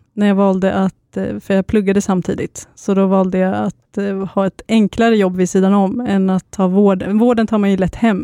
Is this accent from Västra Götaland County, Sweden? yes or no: no; Skinnskatteberg, Västmanland County, Sweden; now in Norrköping, Sweden; Jag är 32. Fyller 33 i år. Och jag kommer från Skinnskatteberg. Men när vi träffades bodde jag i Stockholm och pluggade här.